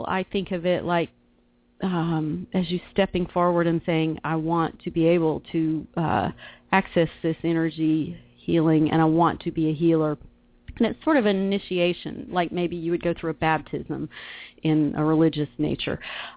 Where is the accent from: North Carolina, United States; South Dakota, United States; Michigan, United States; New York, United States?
North Carolina, United States; Asheville; I moved back after a divorce to my hometown of Asheville, and Asheville, North Carolina, beautiful place.